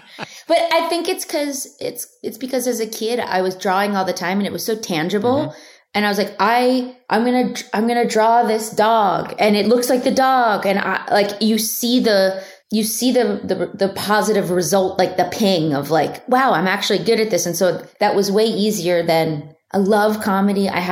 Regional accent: Philadelphia, Pennsylvania, United States; I'm from Philadelphia, around the tri-state area. And I would like help her sell

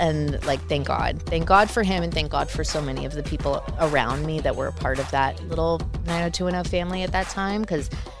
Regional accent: Canada; I'm a kid from Canada.

